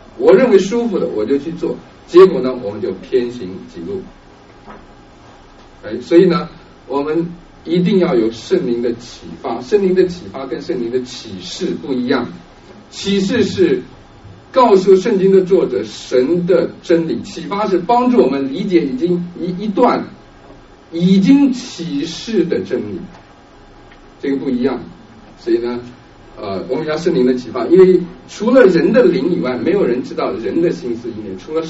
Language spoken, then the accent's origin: Chinese; China; 我们这个从大陆来的人